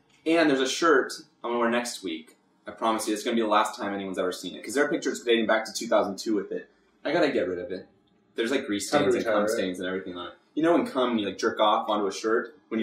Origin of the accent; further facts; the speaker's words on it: Orange, United States; we grew up in Orange